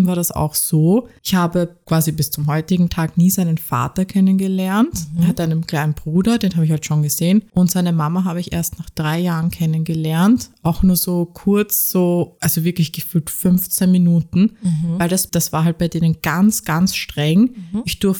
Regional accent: Austria; also ich bin ja Österreicherin, wie ihr ja wisst.

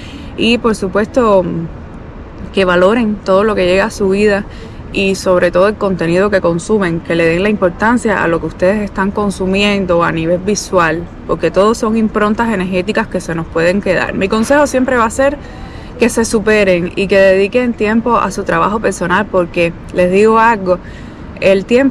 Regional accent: Cuba; moved away; y del lugar que vengo desde Cuba.

